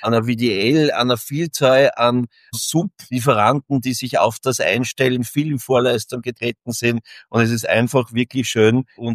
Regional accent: Austria; born there; indem wir als gebürtiger Österreicher

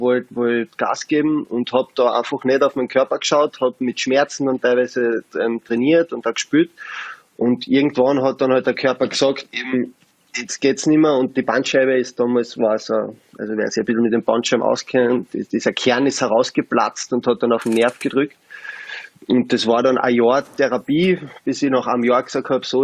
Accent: Carinthia, Austria; Als Kärntner, der Ahnung vom Eishockey hat, kann man nur KAC sagen.

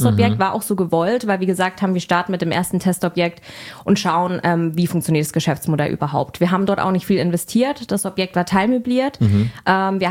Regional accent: Offenburg, Baden-Württemberg, Germany; ich komme selber aus Offenburg, also ein bisschen Schwarzwaldregion

